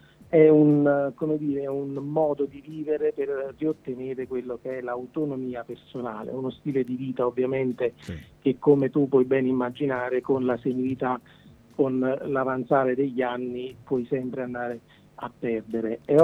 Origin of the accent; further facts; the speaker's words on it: Campania, Italy; now in Tortona, Italy; sono nuovo nella realtà tortonese, poiché io sono campano, quindi mi sono trasferito da pochi giorni qui.